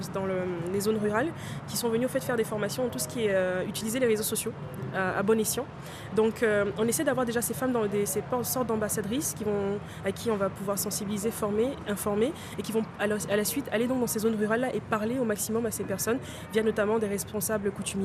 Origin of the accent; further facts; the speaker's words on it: Chad; j'ai décidé de rentrer pour essayer de chercher un peu ma voie au Tchad, parce que c'est quand même mon pays d'origine.